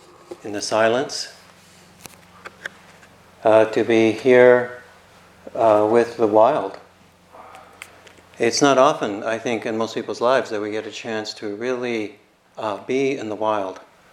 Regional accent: Calgary, Alberta, Canada; I grew up in Calgary, not known for its trees.

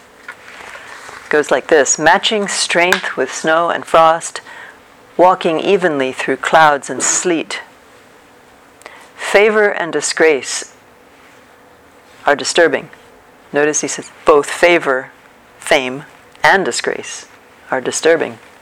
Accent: United States; I grew up in the States

